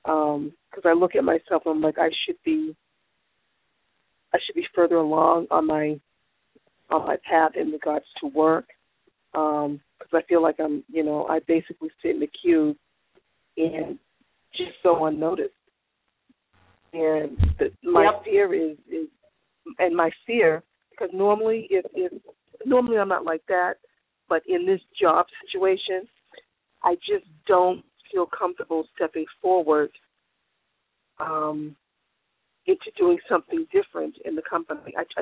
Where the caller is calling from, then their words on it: Massachusetts, United States; I'm calling from Massachusetts.